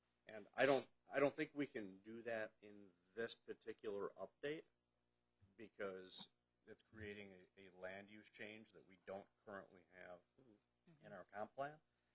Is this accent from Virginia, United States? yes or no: no; Chicago, Illinois, United States; Well, I'm from Chicago. That's what everything was there.